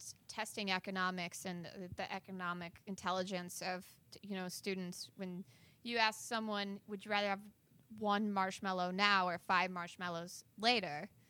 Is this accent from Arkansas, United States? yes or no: no; Chicago, Illinois, United States; Because I'm born and raised in Chicago, fourth generation Southsider. It's fucking pop in Chicago, bitch.